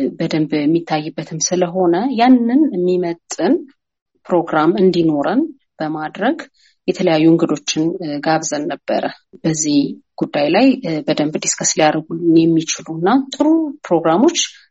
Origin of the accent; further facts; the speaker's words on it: Debre Birhan, Amhara, Ethiopia; እኔ ደብረብርሃን ተወልጄ ነው ያደግኩት። የመጀመሪያ ድረስ ከሃይ ስኩል ደብረብርሃን ነው ያጠናቀቅኩት።